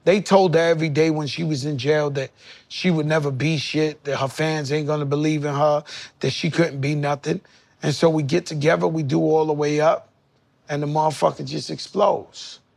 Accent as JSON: {"language": "English", "town": "Bronx", "region": "New York", "country": "United States", "tie": "born or raised there", "said": "I come from Bronx, Lebanon Hospital. I grew up dead, broke, poor."}